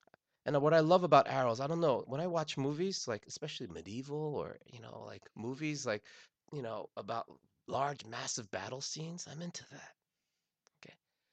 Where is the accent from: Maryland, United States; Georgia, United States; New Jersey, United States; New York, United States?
New Jersey, United States; I'm from New Jersey, so we have some hand signals that we use.